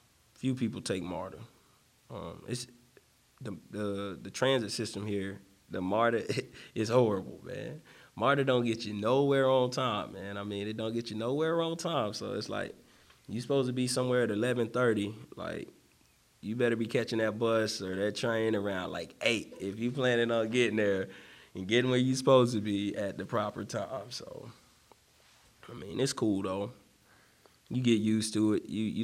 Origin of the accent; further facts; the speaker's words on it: Roswell, Georgia, United States; But, yeah, I tell them, you know, I'm from Roswell, Georgia.